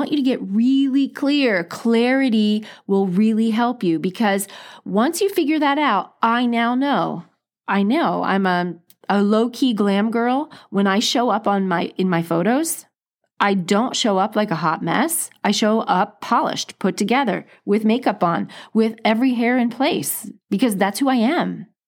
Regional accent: East Coast, United States; now in Seattle, United States; I'm from the East Coast and I think it might be Jewish.

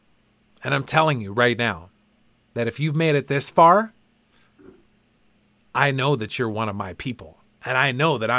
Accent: Canada; like winning the Stanley Cup as a young hockey player growing up in Canada.

